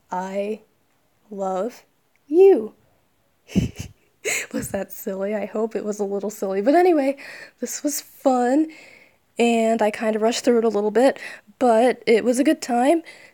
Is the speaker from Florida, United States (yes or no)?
yes; Florida, United States; And I'm from Florida.